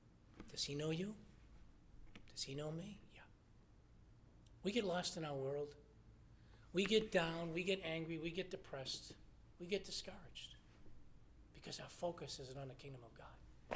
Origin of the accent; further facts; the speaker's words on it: Lawrence, Massachusetts, United States; And he took the likes of me growing up in Lawrence, Massachusetts, with nothing. Dad died when I was young, seven kids in the house. We had nothing.